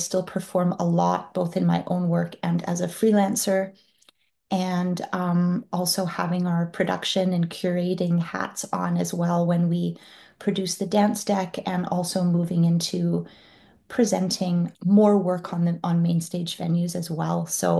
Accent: British Columbia, Canada; I grew up on Vancouver Island, and I trained there as a young person until I finished high school. And then I was very fortunate to be able to move over to Vancouver

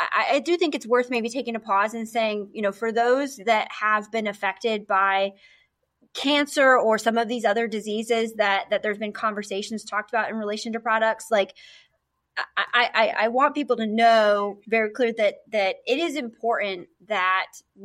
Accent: Iowa, United States; In some states, like the state, my home state of Iowa

